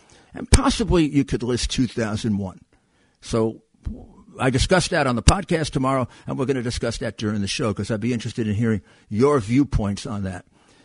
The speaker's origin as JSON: {"language": "English", "country": "United States", "said": "as an American, you have to respect the primacy of freedom of religion."}